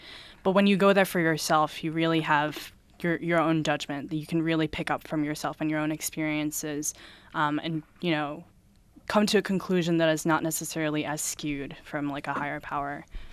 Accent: New York, United States; it's almost as if New York, or I'm from New York City, so like in Rochester, so like this place was frozen in time.

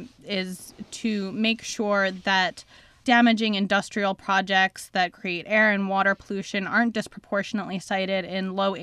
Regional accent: Rhinebeck, New York, United States; I grew up in Rhinebeck

